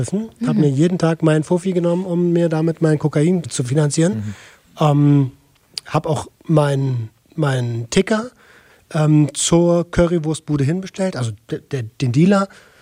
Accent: Berlin, Germany; Ich komme aus Berlin. Habe als Jugendlicher relativ perspektivlos gelebt

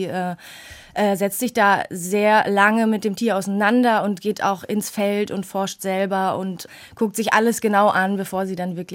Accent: Baden-Württemberg, Germany; Ich bin im Schwarzwald aufgewachsen mit Pferden, Hunden, Katzen, alles, was da eben so rumspringt.

